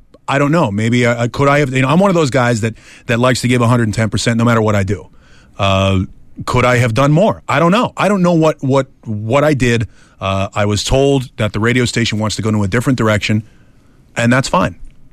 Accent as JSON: {"language": "English", "town": "Boston", "region": "Massachusetts", "country": "United States", "tie": "born or raised there", "said": "I've been lucky enough to grow up here in town. I grew up in Southie"}